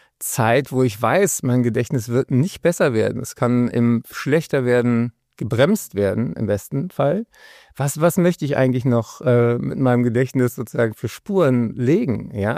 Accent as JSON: {"language": "German", "region": "Berlin", "country": "Germany", "said": "ich bin ja Berliner."}